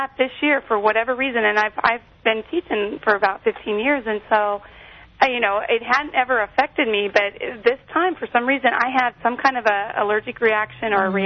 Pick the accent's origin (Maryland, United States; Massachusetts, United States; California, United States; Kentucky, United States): California, United States; Lancaster; I'm from Lancaster, California, and I'm a teacher, third grade teacher.